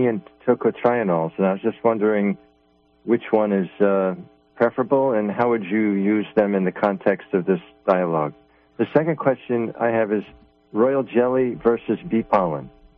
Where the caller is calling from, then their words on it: Long Island, New York, United States; Well, I'm from Long Island